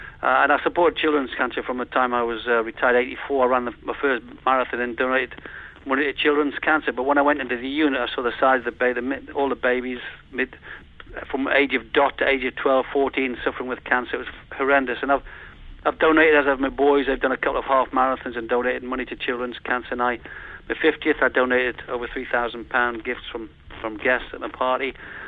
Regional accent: Newcastle, North East England, United Kingdom; No, I'm from Newcastle.

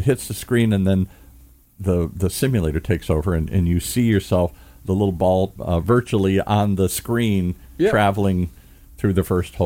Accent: Michigan, United States; I grew up in the Midwest, Michigan, wearing my Michigan hats, freezing.

